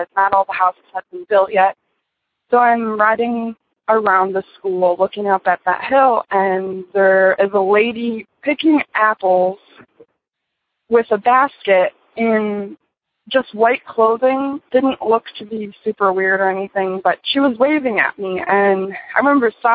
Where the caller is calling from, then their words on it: Michigan, United States; I'm calling from Michigan.